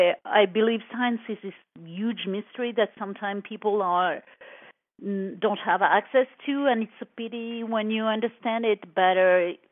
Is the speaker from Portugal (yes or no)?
no; Paris, Île-de-France, France; moved away as an adult; also born or lived in Cannes; now in United States; France, in Paris, in a very glamorous place called Saint-Germain-des-Prés. Mm-hmm. And I was raised there, moved back and forth between Paris and south of France, Cannes, another beautiful place, until the age of 28. I moved in 1996. In the United States